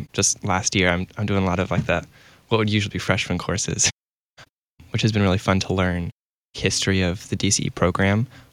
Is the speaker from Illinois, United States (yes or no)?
yes; Illinois, United States; now in Chicago, United States; I'm from Southern Illinois, Muscoda, where my dad was a pastor at Zion Lutheran, and so that's kind of my home congregation. But my family moved to Chicago area recently